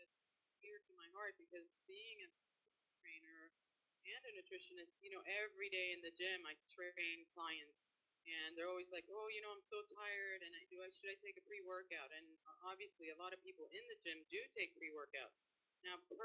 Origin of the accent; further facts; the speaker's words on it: Sweden; now in Miami, United States; I grew up in Sweden, so I'm a little bit familiar with the weather over there, so I think we're a little better off here in Miami.